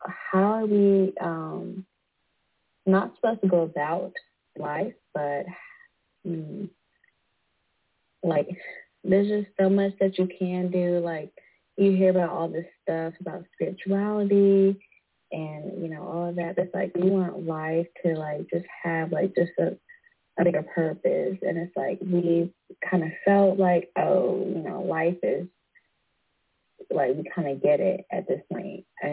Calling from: Virginia, United States; I'm calling from Virginia, United States.

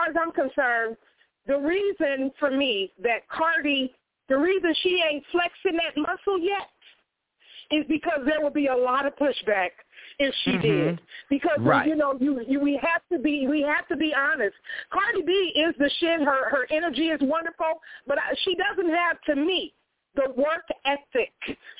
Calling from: Austin, Minnesota, United States; I'm in Minnesota. I'm calling from Austin, Minnesota.

